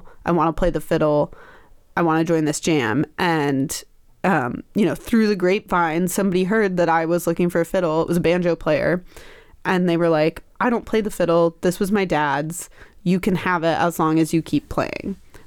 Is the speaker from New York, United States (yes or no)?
yes; Rochester, New York, United States; Yeah, so it starts all the way back here in Rochester. So I grew up here in Rochester.